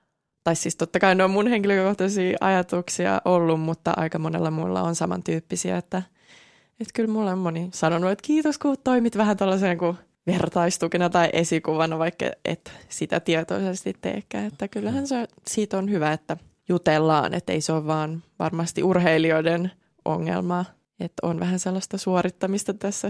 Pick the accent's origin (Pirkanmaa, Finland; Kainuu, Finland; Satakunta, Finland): Pirkanmaa, Finland; Tampere; Ja tietenkin nyt vanhempien luona tuossa Hakametsässä, niin se on.